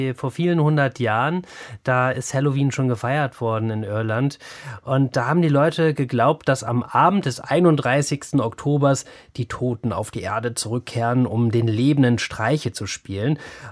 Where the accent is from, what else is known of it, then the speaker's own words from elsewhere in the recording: Northern Germany, Germany; Ich komme ja aus Norddeutschland und da sagt man dazu übrigens Mattenhären.